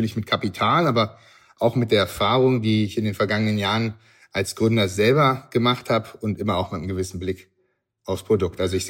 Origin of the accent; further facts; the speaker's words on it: Berlin, Germany; now in New York, United States; Also aufgewachsen bin ich in Berlin und wo ich gerade heute auch bin. Sonst lebe ich, wie du ja schon gesagt hast, in New York.